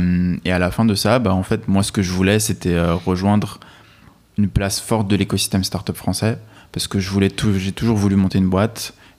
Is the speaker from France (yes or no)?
yes; Île-de-France, France; also born or lived in Russia; C'est un nom bien sûr russe. Je suis né en Russie, j'ai grandi en France, en banlieue parisienne toute ma vie.